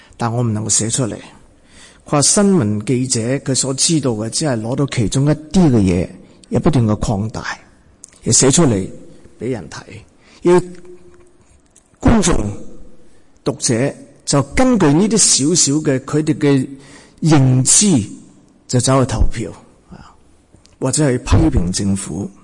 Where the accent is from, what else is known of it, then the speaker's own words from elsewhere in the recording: Guangdong, China; 我系广东人啊。我呢个乡咧